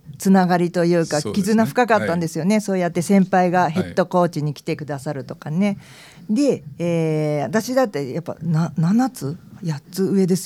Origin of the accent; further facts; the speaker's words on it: Tokyo, Japan; accent: fake Kansai; also born or lived in Kyoto; なんで東京生まれなんですけど、たまたまね大学が京都だったもんで、うもうエセ関西弁ですよね。